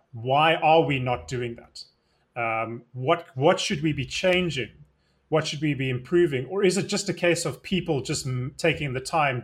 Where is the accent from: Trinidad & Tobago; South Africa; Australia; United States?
South Africa; I get the sense, as a South African, I get the sense that the Western sort of US, America, Canada, that side of the world